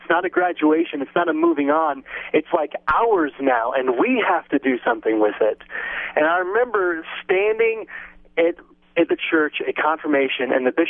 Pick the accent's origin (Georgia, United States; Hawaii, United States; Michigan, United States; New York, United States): Georgia, United States; Atlanta; I grew up in Atlanta, Georgia, and I was I grew up in a big Catholic family.